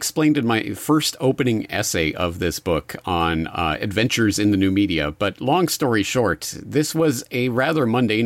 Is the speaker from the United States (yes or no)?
no; Canada; but obviously growing up in Canada, I hadn't been exposed to his documentaries before.